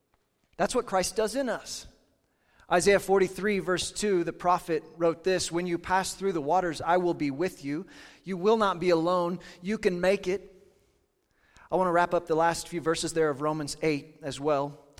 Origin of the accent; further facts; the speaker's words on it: Kansas, United States; I grew up in Kansas